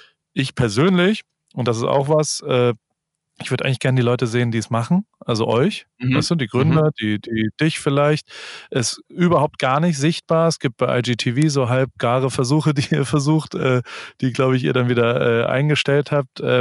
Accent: Germany; Ich komme aus der Kurpfalz, insofern weiß ich nicht, was da passiert.

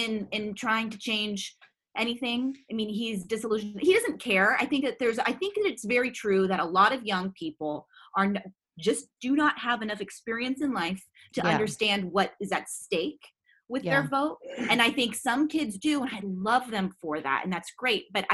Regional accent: Woodside, California, United States; I'm from Woodside, California. There's a lot of like cowboys and stuff.

